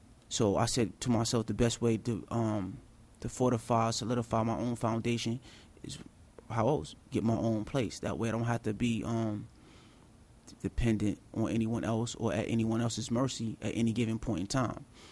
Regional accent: the South, United States; I'm from the South.

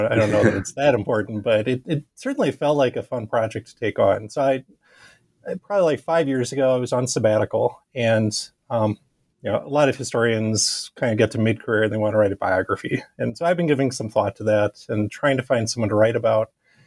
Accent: Minnesota, United States; he knew that I was from Minnesota and that I'm kind of tall and I'm Swedish by ancestry.

